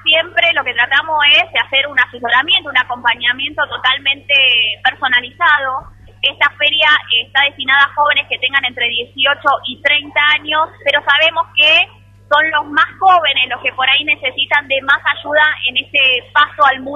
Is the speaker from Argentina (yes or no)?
yes; Buenos Aires, Argentina; Yo soy de la provincia de Buenos Aires